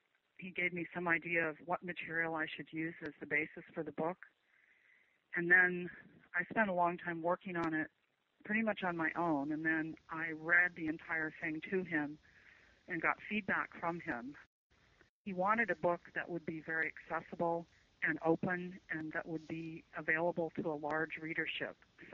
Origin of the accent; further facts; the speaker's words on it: Boulder, Colorado, United States; I was from Boulder originally